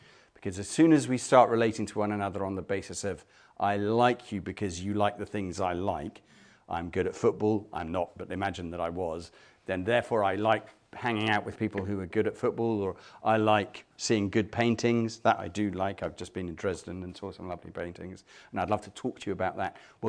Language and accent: English; England, United Kingdom; now in Brussels, Belgium; I'm born English and I'm still English, and yet I'm also Belgian, and very pleased to be so.